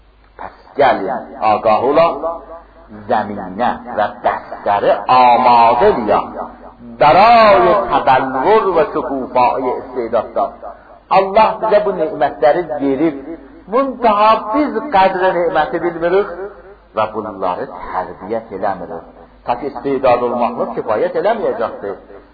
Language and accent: Azerbaijani; Zanjan Province, Iran; now in United States; Yani istedim hatta bu hadde kimi bilindirmeye ki ben aslen İranlıyam.